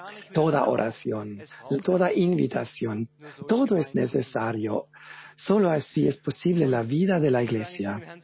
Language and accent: Spanish; Vietnam; Vengo de Vietnam.